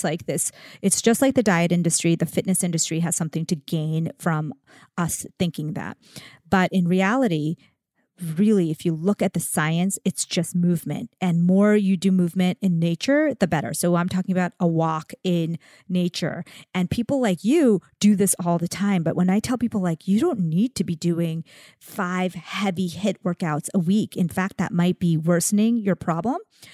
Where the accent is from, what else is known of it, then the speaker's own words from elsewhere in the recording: India; Concealer. I'm Indian.